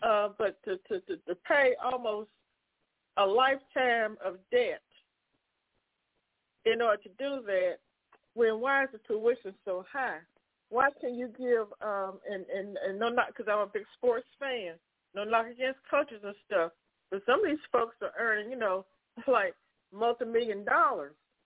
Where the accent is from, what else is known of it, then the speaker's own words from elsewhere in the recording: United States; I'm glad to be an American and someone of in as a Black American.